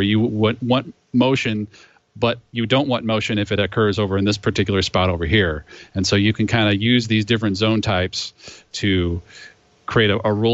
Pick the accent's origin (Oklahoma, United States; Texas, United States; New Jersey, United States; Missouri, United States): Missouri, United States; St. Louis; I am from St. Louis, Missouri, metro area.